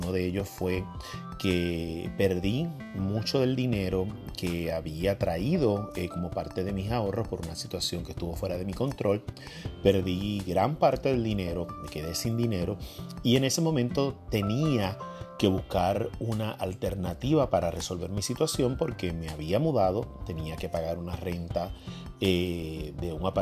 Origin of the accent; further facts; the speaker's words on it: Puerto Rico; now in Los Angeles, United States; Esa es una de las cosas que vi de aquí de Los Ángeles. Cuando llegué, a diferencia de Puerto Rico, con muchas ocasiones nosotros podemos aceptar proyectos